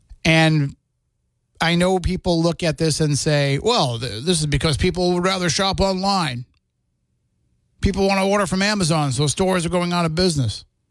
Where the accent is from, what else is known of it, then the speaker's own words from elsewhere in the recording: Plymouth, Massachusetts, United States; That used to be when I was a kid and I grew up in Plymouth.